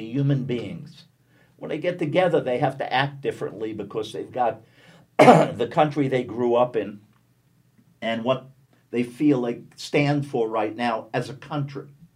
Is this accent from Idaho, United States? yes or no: no; New York City, New York, United States; I grew up in New York City. I went to a high school that was competitive but public, that was technical.